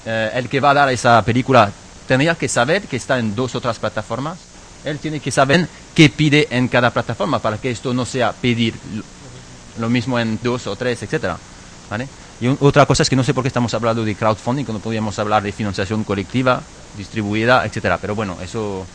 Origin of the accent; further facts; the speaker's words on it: France; nosotros somos una organización catalana que es de aquí, soy el único francés, nadie es perfecto